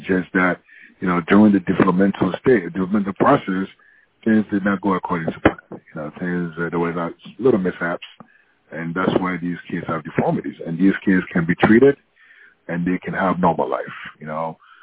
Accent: Ghana; which was very commonplace growing up in Ghana.

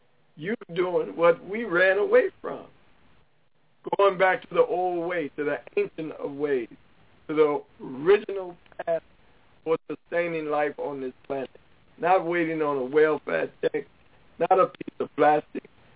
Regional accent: Chicago, Illinois, United States; I didn't know how I, as a black boy growing up in Chicago, was going to get to Israel and be there.

